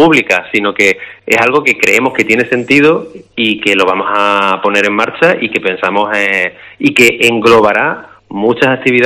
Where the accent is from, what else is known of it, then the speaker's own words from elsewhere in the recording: Almendralejo, Extremadura, Spain; yo siempre llevo el nombre de mi pueblo a mucho honor por todo el mundo, pero es que creo que es necesario que la gente identifique el nombre de Almendralejo